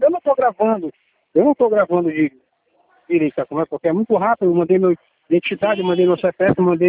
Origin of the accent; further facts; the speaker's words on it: Belém, Pará, Brazil; Belém do Pará, Belém do Pará. Eu sou do Pará, do estado do Pará.